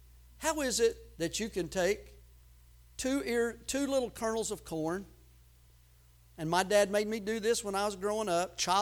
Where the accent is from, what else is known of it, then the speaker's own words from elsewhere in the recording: Tennessee, United States; No, I'm just from Tennessee.